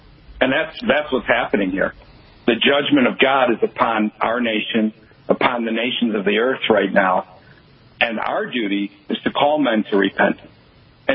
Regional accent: Detroit, Michigan, United States; And I'm going back to my home state, Bradley. I was raised on the east side of Detroit.

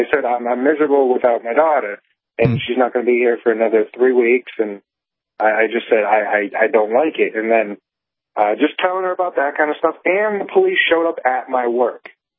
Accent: Nashua, New Hampshire, United States; I'm new to the area. I just took a job out here in Nebraska. I'm from Nashua, actually.

